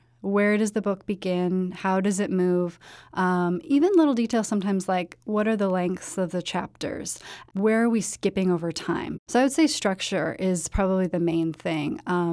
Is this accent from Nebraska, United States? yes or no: yes; Kearney, Nebraska, United States; I grew up on an acreage right outside Kearney, Nebraska, mm-hmm. and I was a tomboy when I was little, and I lived close to the Wood River